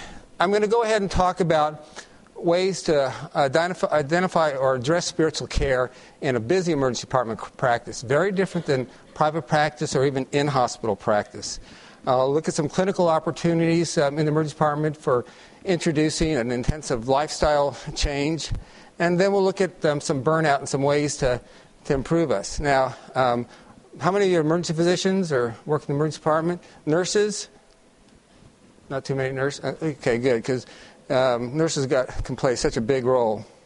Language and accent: English; Colorado, United States; But I'm from Colorado. This is just a few miles from our home.